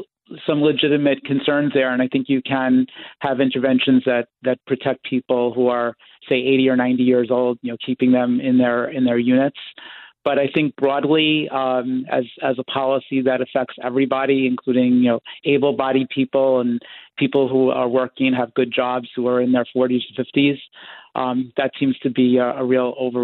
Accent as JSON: {"language": "English", "town": "New York City", "region": "New York", "country": "United States", "said": "I come from New York City."}